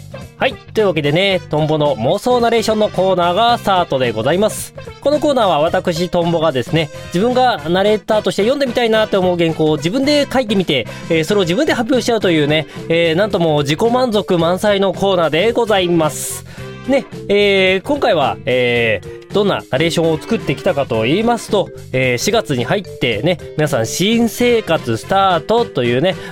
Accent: Hokkaido, Japan; 私の地元ね、北海道はね、全く被らないんですけどね。

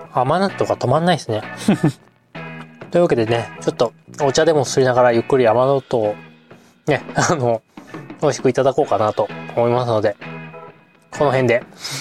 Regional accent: Hokkaido, Japan; もともと私、北海道出身で

